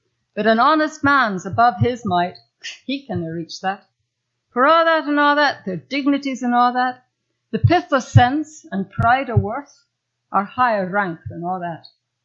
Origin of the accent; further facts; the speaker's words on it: Scotland, United Kingdom; it's easy for me as a Scot